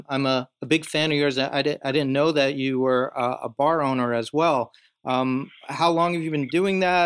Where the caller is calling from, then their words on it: New York, United States; So our offices are in New York City, but we're closed. So I'm just in Westchester, just north of the city.